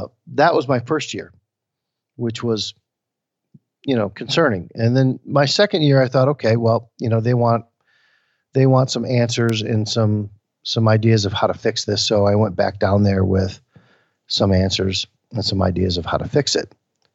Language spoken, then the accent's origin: English; Flint, Michigan, United States; I don't want to go back to my hometown and you guys film bombed out Beirut, because that's not what Flint is.